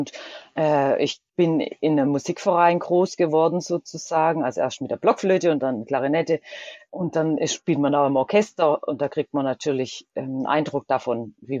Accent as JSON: {"language": "German", "town": "Stuttgart", "region": "Baden-Württemberg", "country": "Germany", "said": "ich komme ja aus Stuttgart"}